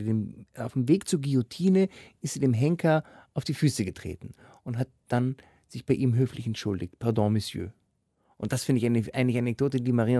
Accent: Berlin, Germany; Aber trotzdem ist es für mich als Berliner immer wieder schön

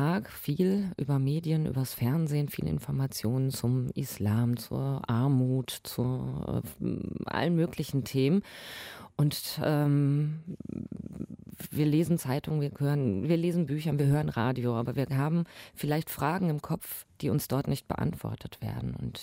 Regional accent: Hamm, North Rhine-Westphalia, Germany; born there; Ich bin in Hamm geboren. Meine Eltern haben ein bisschen mit polnischem Akzent gesprochen, ja, aber ich ja nicht.

